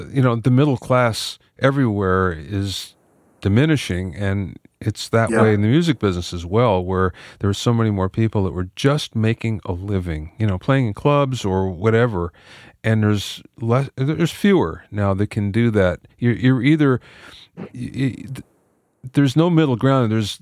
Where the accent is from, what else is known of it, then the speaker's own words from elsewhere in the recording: Pennsylvania, United States; I'm from Pennsylvania, and I was just back there recently, and I was talking to some people that I knew